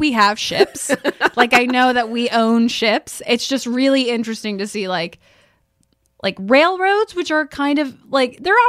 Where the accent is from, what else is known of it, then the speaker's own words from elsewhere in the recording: Texas, United States; so I grew up in Texas, as everybody knows, because I always say